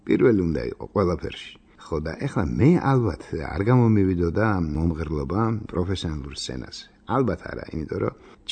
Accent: Tbilisi, Georgia; born there; მე პეტრიაშვილის ქუჩაზე 6 ნომერში დავიბადე და იქ ტრიალებდა დიდი მუსიკალური, ასე ვთქვათ, შესაბამისობა.

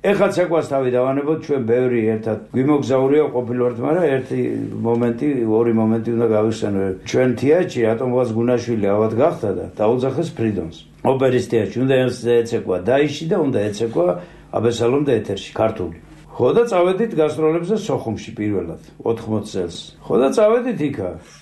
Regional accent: Batumi, Adjara, Georgia; moved away; მე ბათუმელი კაცი ვარ, იქიდან წამოვედი და აჭარულის მეტი რა მინახია.

